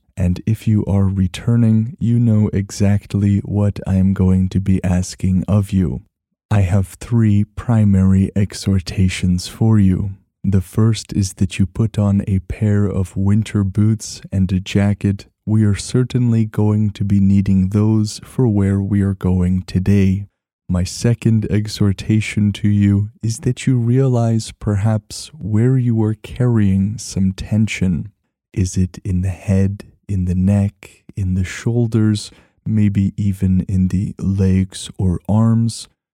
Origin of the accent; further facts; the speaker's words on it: Canada; For me, as a Canadian, it feels like home.